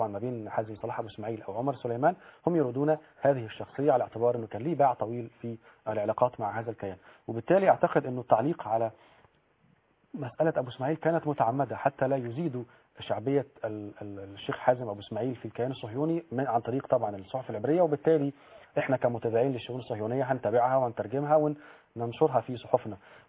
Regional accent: Egypt; ولكن أنا طبعا كمصري بحب تراب هذا الوطن

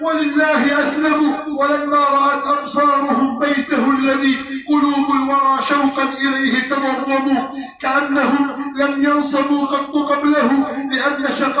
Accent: Egypt; اللهم احفظ بلادنا مصر من كل غدر واعتداء

